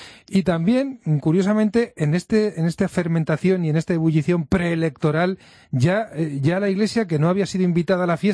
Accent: Spain; un orgullo como iglesia, un orgullo también como españoles

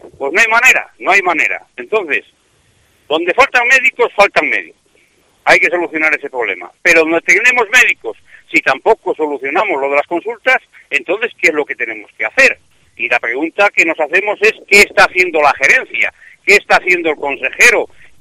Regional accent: Castile and León, Spain; que somos castellanos y leoneses todos

